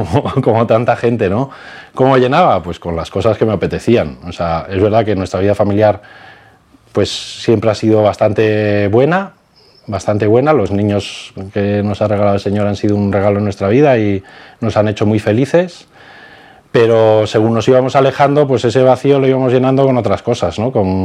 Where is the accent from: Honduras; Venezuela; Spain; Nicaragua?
Spain; Madrid, Community of Madrid; now in Alcalá de Henares, Spain; teníamos 21 años y nos vinimos a vivir a Alcalá de Henares. Nosotros somos de Madrid los dos